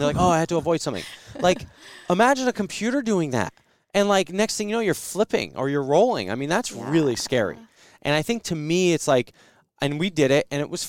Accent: East Coast, United States; I should say Jersey. I don't know. Whatever. I mean, I grew up on the East Coast.

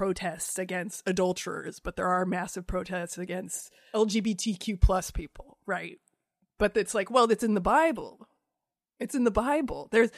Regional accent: Iowa, United States; I grew up in Iowa.

